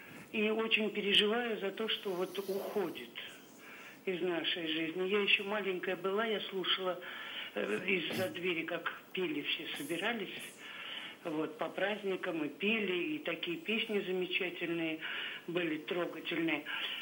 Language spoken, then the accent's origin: Russian; Saint Petersburg, Russia; Я из Санкт-Петербурга.